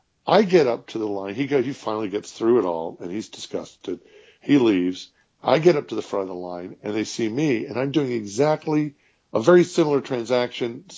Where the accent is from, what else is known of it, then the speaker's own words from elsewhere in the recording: Maryland, United States; So I grew up in Maryland in the D.C. area because that's where my dad ended up in his Navy career.